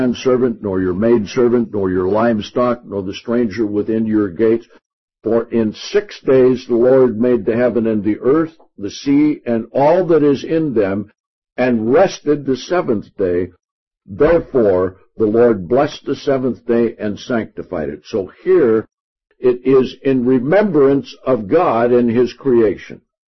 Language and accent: English; Utah, United States; So here we are from Utah.